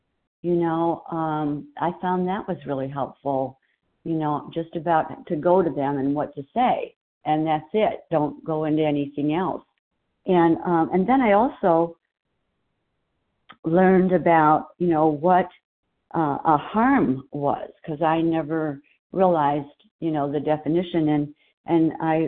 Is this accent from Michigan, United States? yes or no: no; Arizona, United States; from Arizona, a compulsive overeater.